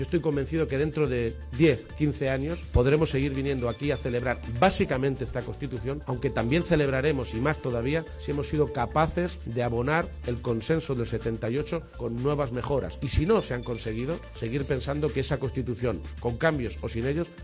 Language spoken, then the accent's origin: Spanish; Castilla-La Mancha, Spain; Es que somos castellano-manchegos porque antes somos españoles.